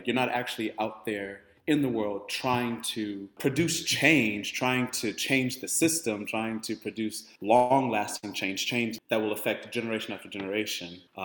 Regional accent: Louisiana, United States; So I'm originally from Louisiana, and I think a lot of that is evident in a lot of the native Louisiana last names.

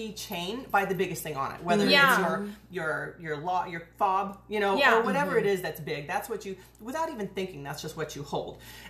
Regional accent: Huntington Beach, California, United States; so I grew up around the Huntington Beach area.

